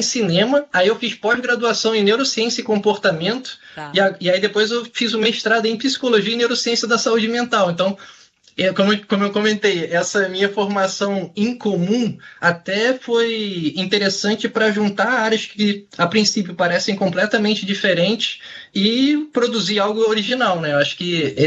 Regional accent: Brazil; eu falo inglês fluente, mas eu sou brasileiro e tenho sotaque.

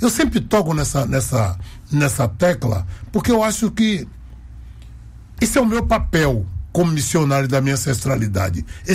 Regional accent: Bahia, Brazil; Quem é da Bahia, quando tá lá fora, não diz que é brasileiro, não. Eu sou da Bahia.

